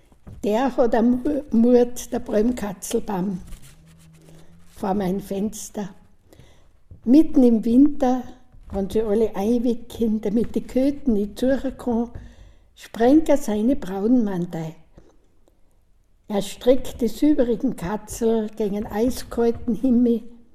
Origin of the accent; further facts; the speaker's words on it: Tamsweg, Salzburg, Austria; bin aus Damsweg daheim. Ich bin schon in Pension, ziemlich lang, war früher Lehrerin.